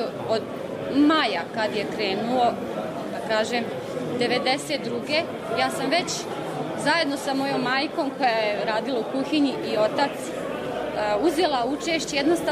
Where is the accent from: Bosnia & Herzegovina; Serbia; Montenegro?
Bosnia & Herzegovina; Jajce, Federation of Bosnia and Herzegovina; Rodom sam iz Jajca.